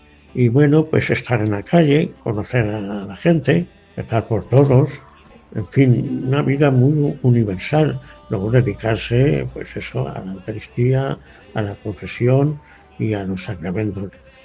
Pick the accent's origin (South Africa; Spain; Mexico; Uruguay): Spain; Fuente del Fresno, Castilla-La Mancha; soy de Fuente del Fresno y nací en el año 1939.